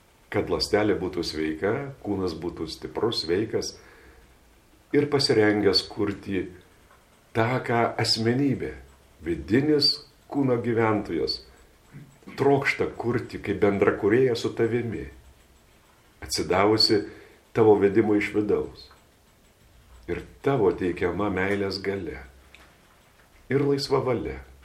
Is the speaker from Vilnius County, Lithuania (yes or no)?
no; Utena, Utena County, Lithuania; Aš kai augau, tai žmonės sveikindavosi Utenoj. Tas mažas miestas pažįsta daugumą.